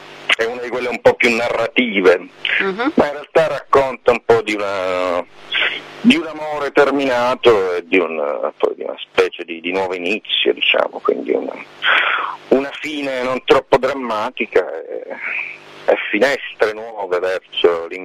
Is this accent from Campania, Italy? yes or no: no; Lecce, Apulia, Italy; È stato registrato qui, io sono di Lecce